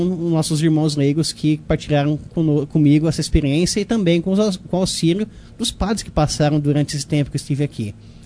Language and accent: Portuguese; Monte Alto, São Paulo, Brazil; Monte Alto é minha terra, eu sou montealtense, nascido, criado de coração, há 42 anos já, com a graça de Deus.